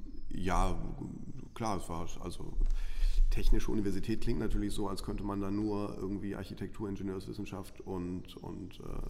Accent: Jülich, North Rhine-Westphalia, Germany; ich bin eigentlich im Rheinland aufgewachsen, in Jülich. Das ist nicht allzu weit entfernt von hier. Mhm. Und habe da auch die ersten 19 Jahre meines Lebens verbracht

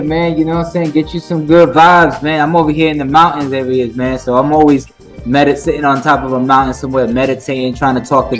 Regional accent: New York, United States; Because I'm not from Tampa either. I'm from New York. But when I went to Tampa

